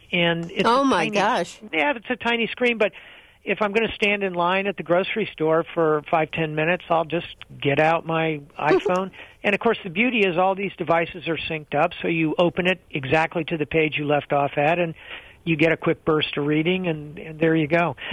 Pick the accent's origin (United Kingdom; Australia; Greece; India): Greece; now in United States; I grew up in Greece.